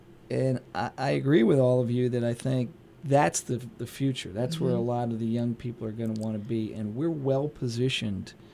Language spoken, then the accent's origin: English; Pennsylvania, United States; As you pointed out, you know, I'm from the Lehigh Valley. Pretty much my whole career's been here.